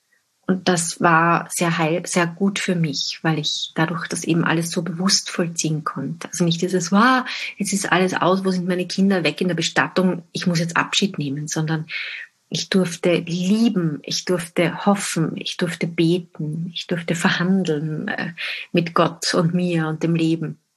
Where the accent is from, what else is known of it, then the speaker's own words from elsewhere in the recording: Austria; sagt man bei uns in Österreich